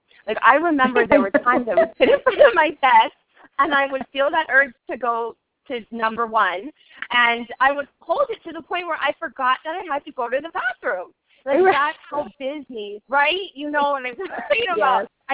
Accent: Hawaii, United States; I am from Hawaii. I grew up on the North Shore.

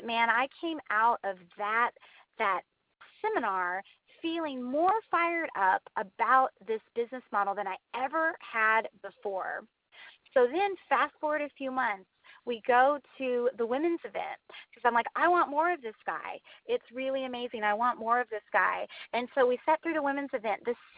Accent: Texas, United States; because everything's bigger in Texas. You know, I'm from Texas.

